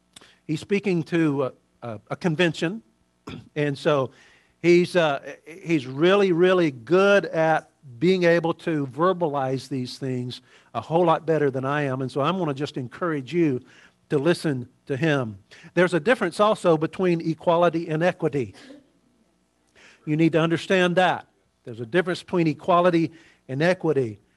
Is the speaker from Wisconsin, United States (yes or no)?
no; Mississippi, United States; moved away; when I was growing up in Mississippi, I didn't realize that salmon would go up the stream and go to their birthplace and lay their eggs. I didn't realize that till I moved here in the Northwest.